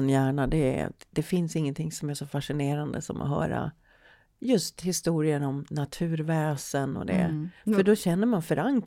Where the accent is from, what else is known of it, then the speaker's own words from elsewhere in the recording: Malmö, Skåne, Sweden; Jag är ursprungligen från Malmö